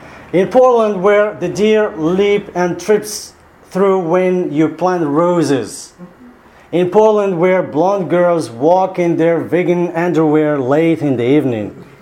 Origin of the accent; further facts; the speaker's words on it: Morocco; I come from like the native people of Morocco, the Berbers